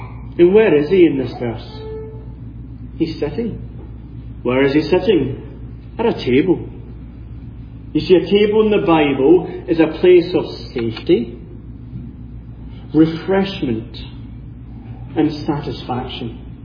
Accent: United Kingdom; I'm British, of course, and I have a queen, Her Majesty Queen Elizabeth.

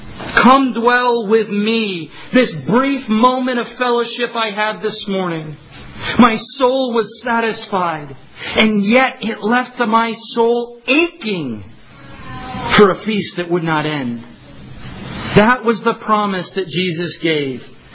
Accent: New York, United States; Sorry, most of you would say written. I'm from New York.

